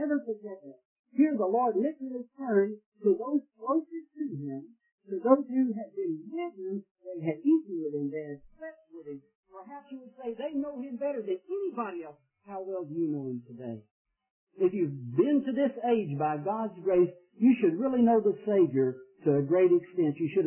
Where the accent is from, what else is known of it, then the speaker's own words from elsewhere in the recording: Texas, United States; Hey, wait a minute. I realize I'm not that dumb, even if I am from Texas.